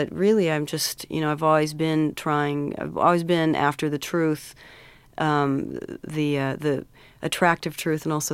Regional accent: Glendale, California, United States; also born or lived in East Hollywood / Joshua Tree; Actually, I was born in East Hollywood and grew up in Glendale and also Joshua Tree. We had a cabin out there that we spent a lot of time at.

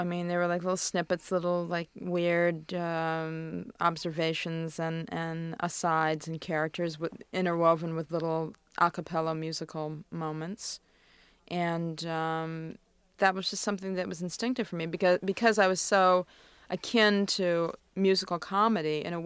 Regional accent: Arizona, United States; I'm Jewish. I grew up in Arizona, and there was that kind of, you know, detached experience we'd both had

